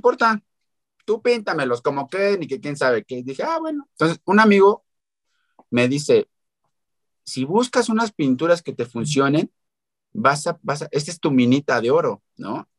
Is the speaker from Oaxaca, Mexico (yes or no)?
no; Iztapalapa, Mexico City, Mexico; Soy de Iztapalapa, o sea, toda mi vida he vivido aquí en Iztapalapa.